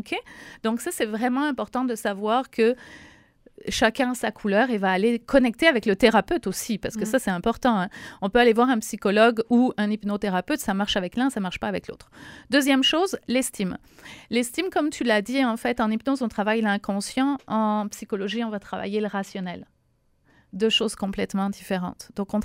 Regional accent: France; je suis française d'origine

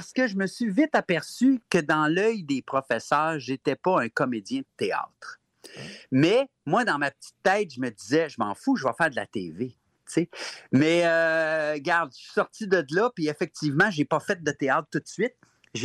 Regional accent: Laval, Quebec, Canada; tout le monde écoutait cette radio-là quand j'étais petit à Ville-Laval.

